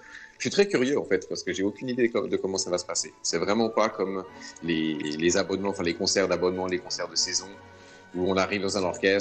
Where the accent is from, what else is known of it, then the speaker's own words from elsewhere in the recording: Switzerland; moved away; ça fait des années que je suis parti de la Suisse, parce qu'en Suisse, à l'époque, pour moi, il n'y avait pas grand-chose à faire.